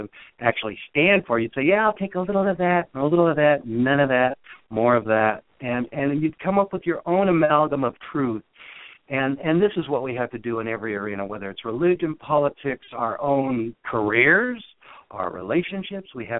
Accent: United States; Me in my 50s growing up in America, land of the home of the brave, you know, land of the free and all this sort of stuff.

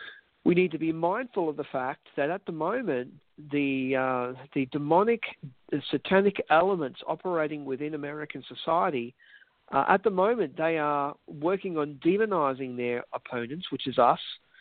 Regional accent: Australia; As an Australian, I see America's influence upon my nation.

